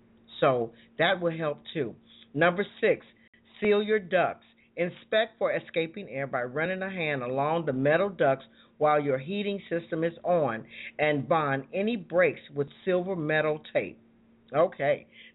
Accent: Chicago, Illinois, United States; Growing up in the Windy City, one becomes very familiar with the cold blowing winds of Chicago.

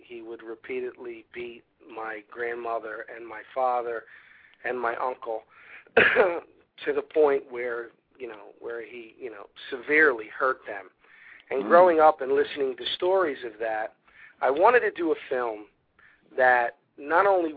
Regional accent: Philadelphia, Pennsylvania, United States; Joey, on the other hand, is kind of a combination of me and other people that I knew growing up in South Philly. You know, it was a very rough neighborhood where I grew up, very, very rough.

